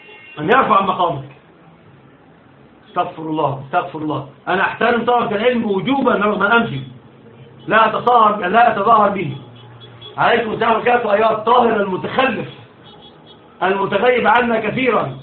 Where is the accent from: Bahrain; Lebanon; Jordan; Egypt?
Egypt; Alexandria, Alexandria Governorate; لا الأصل أنا صعيدي أصالة وطبعا أنا ما أعرفش حاجة عن الصعيد. أنا أصل كل شيء حياتي كلها في الإسكندرية